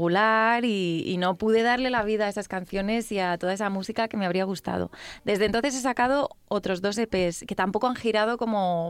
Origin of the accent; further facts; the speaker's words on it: Tres Cantos, Community of Madrid, Spain; Pues yo he vivido toda mi adolescencia y tal en Tres Cantos. Pero yo siempre salía por Madrid.